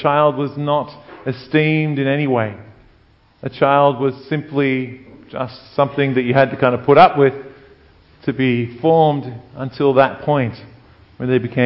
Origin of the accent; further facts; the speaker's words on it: Bega, New South Wales, Australia; I can remember back growing up in Bega on those, you know, long summer afternoons